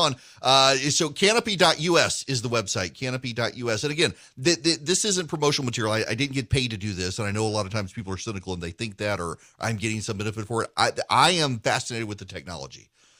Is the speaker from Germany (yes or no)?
no; Dubai, United Arab Emirates; I grew up in the Middle East, was raised in Dubai and had a computer in my classroom starting in first grade, an Apple IIe. And I realize I'm the anomaly for particularly for someone in my age group in my 40s.